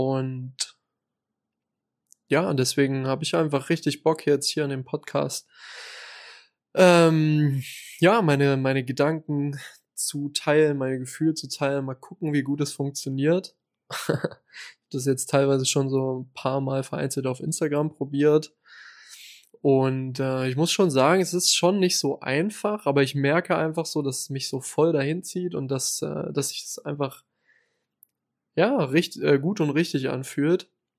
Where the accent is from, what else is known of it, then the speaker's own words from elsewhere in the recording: Saxony-Anhalt, Germany; now in Leipzig, Germany; Ich bin gewählter Leipziger. Ich komme ursprünglich aus dem Harz. Aus dem wunderschönen Harzkreis.